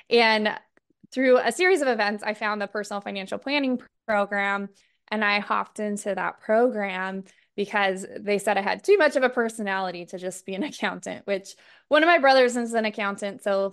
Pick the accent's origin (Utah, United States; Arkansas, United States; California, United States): Utah, United States; Orem; So I grew up in Orem, Utah. I drove on 800 West, if you're familiar, for elementary school, junior high school, and college.